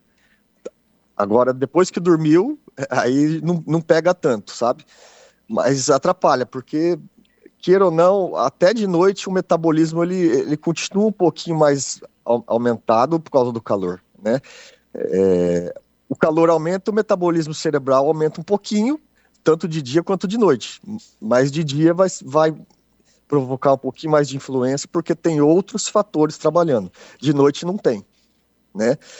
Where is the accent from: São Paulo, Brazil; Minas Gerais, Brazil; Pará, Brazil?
São Paulo, Brazil; Marília; eu falo daqui de Marília, interior de São Paulo. Sou nascido e criado aqui, né?